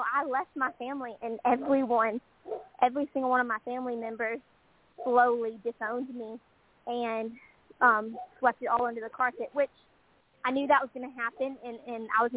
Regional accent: Toller, Texas, United States; also born or lived in Forney, Texas; I got told that I was moving from Toller, Texas, all the way to Forney, Texas, to a huge school.

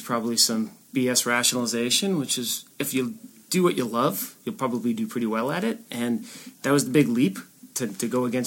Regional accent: New England, United States; I grew up in New England the whole time.

